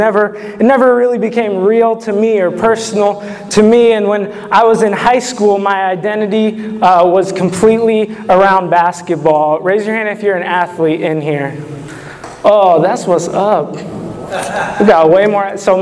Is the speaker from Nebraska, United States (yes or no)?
yes; Bellevue, Nebraska, United States; born there; I was born in Bellevue, Nebraska.